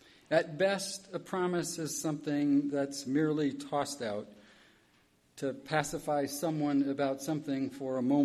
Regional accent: Indiana, United States; I came here from Indiana, the flat, industrialized part of Indiana

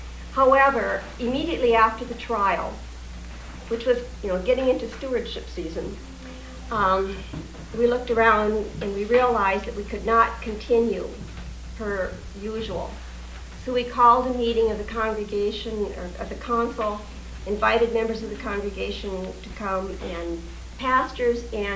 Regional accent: Midwest, United States; I'm from the Midwest, graduate of St. Olaf College. I married a forester, and we moved all over the country.

